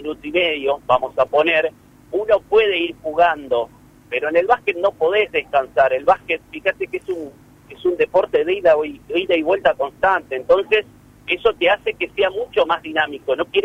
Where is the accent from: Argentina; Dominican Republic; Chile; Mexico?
Argentina; Concordia, Entre Ríos; yo soy de Concordia, la provincia de Entre Ríos.